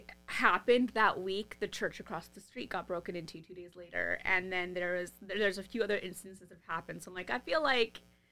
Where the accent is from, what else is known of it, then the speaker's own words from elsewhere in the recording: Vancouver, British Columbia, Canada; Like, I grew up in Vancouver.